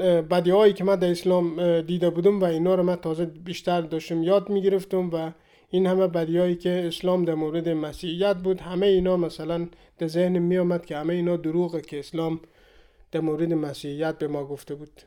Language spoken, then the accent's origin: Persian; Afghanistan; moved away; من اول در مسجد بزرگ شدم، در خانواده کاملا مذهب به دنیا آمدیم و خیلی هم تا سن 12-13 سالگی ما همیشه در مسجد بودیم